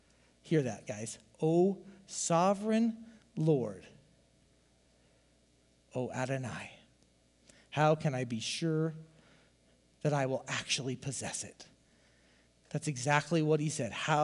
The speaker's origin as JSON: {"language": "English", "region": "Iowa", "country": "United States", "said": "I'm from the Southeast Iowa, from Iowa, man."}